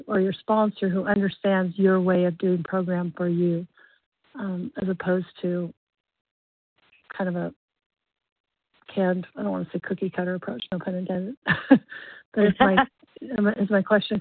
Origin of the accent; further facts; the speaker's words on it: United States; I'm Native American, and so the Great Mystery is something that resonates with me a lot.